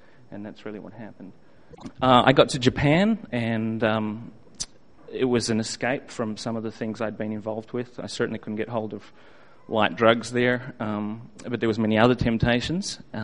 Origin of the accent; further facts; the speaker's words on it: Australia; growing up in Australia, I think we don't realize it